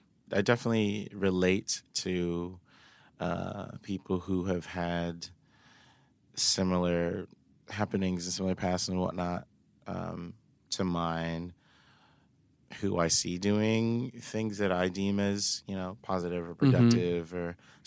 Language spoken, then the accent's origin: English; Bradenton, Florida, United States; In Bradenton in Florida.